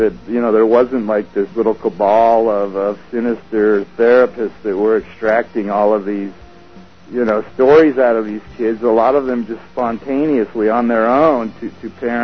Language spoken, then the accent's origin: English; Torrance, California, United States; I grew up in Torrance, which is a neighboring city to where was it, Manhattan Beach or Hermosa Beach?